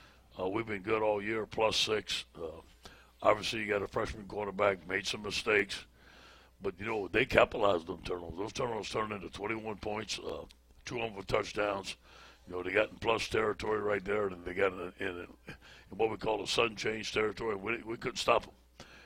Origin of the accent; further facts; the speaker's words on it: Louisiana, United States; We fight through bad times. We're from Louisiana. We have resiliency.